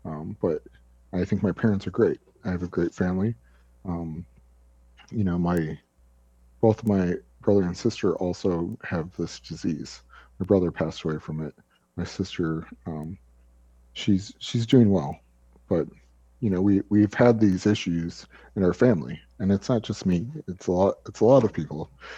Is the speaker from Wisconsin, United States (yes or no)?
yes; Milwaukee, Wisconsin, United States; moved away as an adult; The environment I grew up in Milwaukee, Wisconsin, born and raised. I lived there until I was 31, until I came out to rehab.